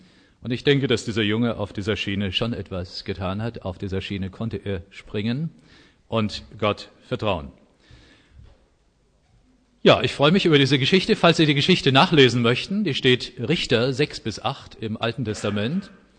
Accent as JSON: {"language": "German", "town": "Oberursel", "region": "Hesse", "country": "Germany", "said": "Ich hatte in Oberursel, wo ich herkomme"}